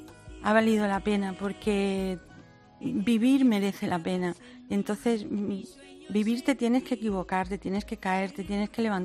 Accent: Jaén, Andalusia, Spain; Es que yo soy de Jaén.

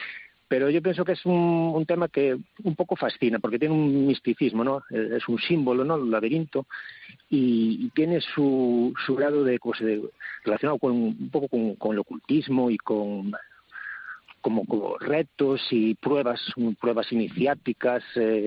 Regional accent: Viveiro, Galicia, Spain; now in A Coruña, Spain; yo soy de Viveiro, aunque actualmente resido en A Coruña ya desde hace años

